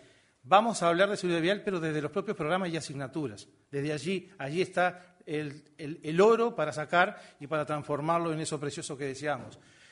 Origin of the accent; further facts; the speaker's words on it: Uruguay; el enamoramiento de la democracia que tenemos como uruguayos en el disenso o en el consenso